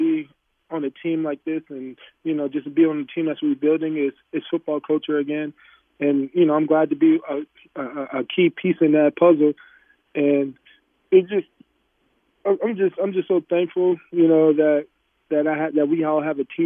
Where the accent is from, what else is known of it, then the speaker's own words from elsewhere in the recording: New Jersey, United States; also born or lived in Alabama; I grew up, I'm from New Jersey. Then I moved to Alabama for my freshman to junior year of high school.